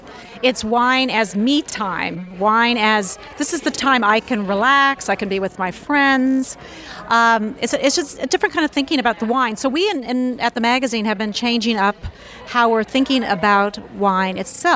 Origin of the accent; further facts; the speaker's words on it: California, United States; growing up in California, you think, yeah, that's that thing in the.